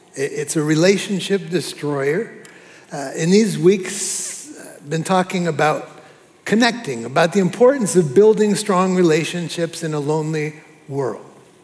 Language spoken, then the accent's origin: English; Abidjan, Côte d’Ivoire; I'm from Abidjan, a city of about 6 million people.